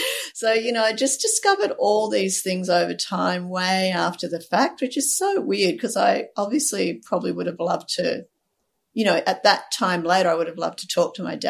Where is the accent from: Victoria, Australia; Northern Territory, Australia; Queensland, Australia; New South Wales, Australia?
Victoria, Australia; Melbourne; born there; I was actually born in Melbourne. So I was born in Melbourne. My parents were living in Melbourne at the time that I was adopted.